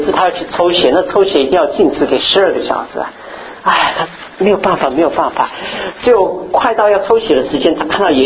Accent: China; 我们中国人觉得还可能有东西比食物更重要吗？

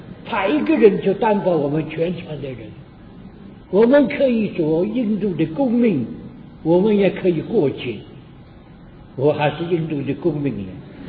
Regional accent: Shanghai, China; 我是上海人，你如果是上海人，你知道上海有一句古话，倒霉倒到印度国。

